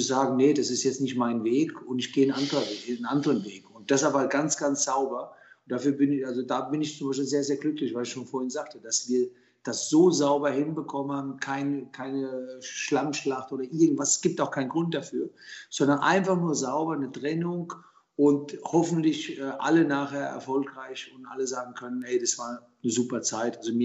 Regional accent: Germany; born there; Mein Herkunftsland ist Italien, meine Eltern kamen aus Italien, ich bin in Deutschland geboren.

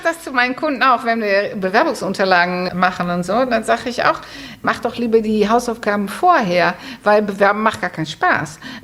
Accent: Netherlands; German is a second language; now in Germany

